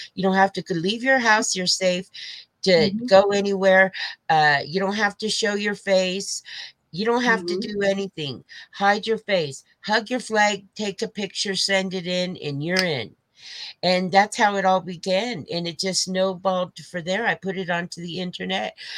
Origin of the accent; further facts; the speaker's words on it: Colorado, United States; He brought me back home to my hometown in Colorado, in the state of Colorado, where I'm born and raised.